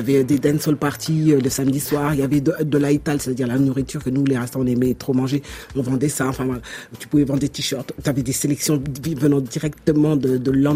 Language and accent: French; France; parce que je suis française.